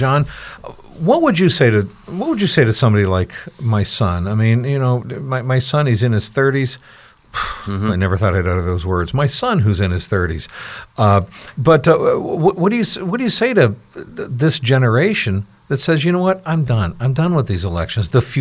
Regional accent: United States; I've been given a vote as an American

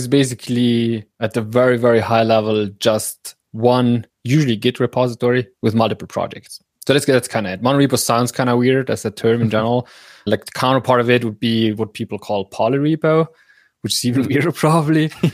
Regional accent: northern Italy, Italy; English is a second language; I'm from Northern Italy

